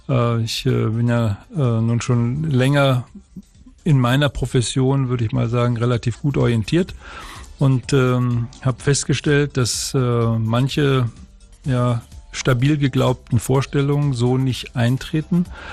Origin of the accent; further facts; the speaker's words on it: Hanover, Lower Saxony, Germany; born there; Als gebürtiger Hannoveraner